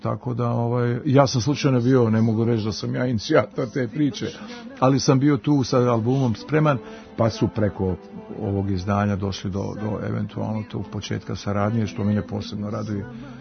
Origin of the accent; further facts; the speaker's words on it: Sarajevo, Federation of Bosnia and Herzegovina, Bosnia & Herzegovina; Mi iz Sarajeva smo dolazili tu